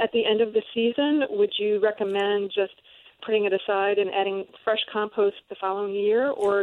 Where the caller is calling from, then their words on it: Morristown, United States; I'm from Morristown. I'm calling today because my yard is mostly shade.